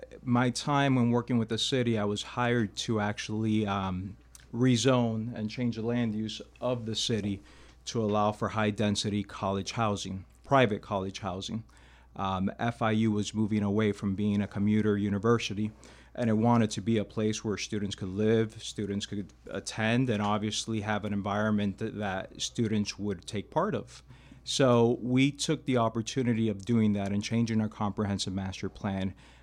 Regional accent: Miami, Florida, United States; I was born and raised in Miami.

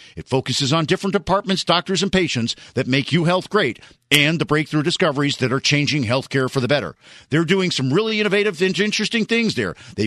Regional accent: Miami, Florida, United States; I grew up in Miami. Most of my friends were in Miami. I moved away from when I graduated college, went to a couple of towns where I didn't really know anybody before I came back to Miami.

